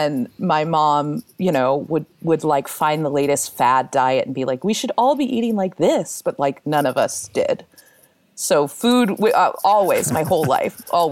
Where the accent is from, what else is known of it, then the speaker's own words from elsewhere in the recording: Midwest, United States; I grew up in the Midwest, so like macaroni and tuna is one thing we would eat